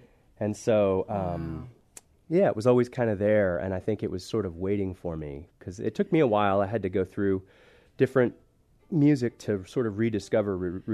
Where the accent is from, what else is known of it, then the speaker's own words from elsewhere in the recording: Tulsa, Oklahoma, United States; I grew up in Tulsa